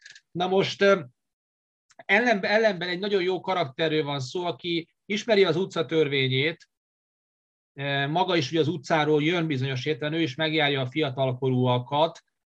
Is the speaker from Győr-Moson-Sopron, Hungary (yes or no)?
yes; Győr, Győr-Moson-Sopron, Hungary; bár nekem is olyan Győrből jövök